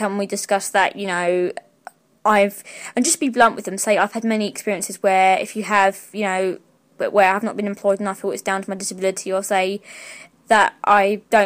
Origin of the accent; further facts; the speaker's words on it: London, United Kingdom; where I live, I'm a Cockney girl